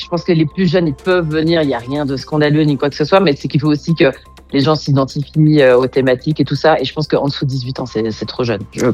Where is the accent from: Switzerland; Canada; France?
Switzerland; je suis humoriste, je suis suisse, française et espagnole